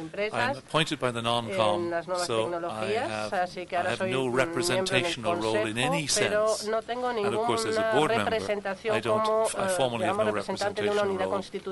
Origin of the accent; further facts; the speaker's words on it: Ireland; I'm Irish